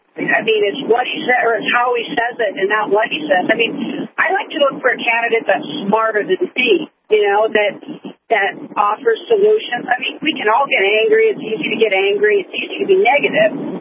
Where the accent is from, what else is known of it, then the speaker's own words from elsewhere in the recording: South Dakota, United States; Well, I'm a little nervous to admit I'm from South Dakota.